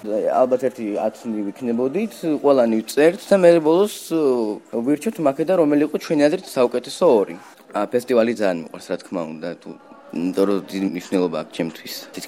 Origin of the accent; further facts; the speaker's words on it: Tbilisi, Georgia; მე თბილისელი ვარ.